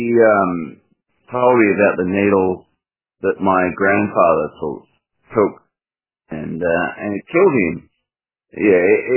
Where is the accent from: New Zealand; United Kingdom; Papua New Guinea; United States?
United Kingdom; Barrow-in-Furness, North West England; born there; I was born in the fucking UK. I was born in Barrow in Furness.